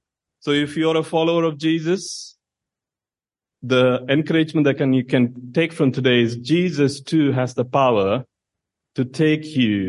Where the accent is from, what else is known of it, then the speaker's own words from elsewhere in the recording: India; now in United Kingdom; I'm from India, and when I first came to England, I understood that people here use a lot of idioms in conversations.